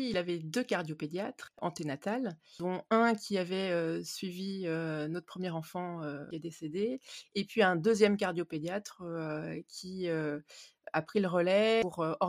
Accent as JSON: {"language": "French", "town": "Nantes", "region": "Pays de la Loire", "country": "France", "said": "je suis de Nantes"}